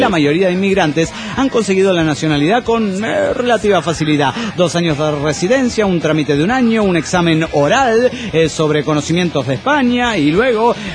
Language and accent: Spanish; Guadalajara, Jalisco, Mexico; de Guadalajara, Jalisco, México.